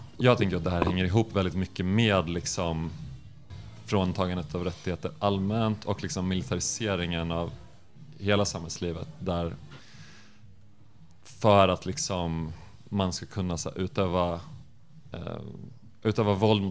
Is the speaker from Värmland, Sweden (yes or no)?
no; Uppsala, Uppsala County, Sweden; Nu i min hemstad Uppsala